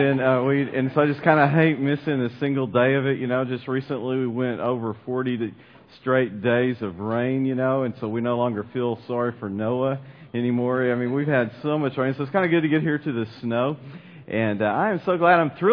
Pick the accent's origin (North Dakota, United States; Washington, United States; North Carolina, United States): Washington, United States; Seattle; I come from Seattle, Washington. … I preach at the Northwest Church in Seattle